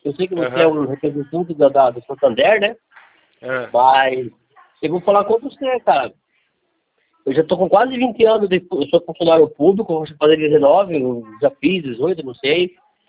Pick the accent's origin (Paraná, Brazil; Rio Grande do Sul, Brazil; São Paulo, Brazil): São Paulo, Brazil; eu sou aqui do Vale do Ribeiro